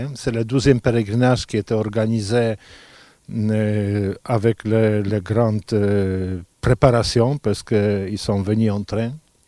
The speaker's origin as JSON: {"language": "French", "country": "Poland", "second_language": "French", "said": "Je suis polonais toute courte."}